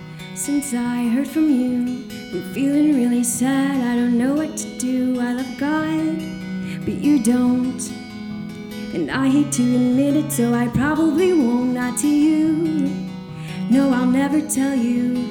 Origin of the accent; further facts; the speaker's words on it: Buffalo, New York, United States; now in Goshen, United States; I'm from Buffalo originally. I live in Goshen.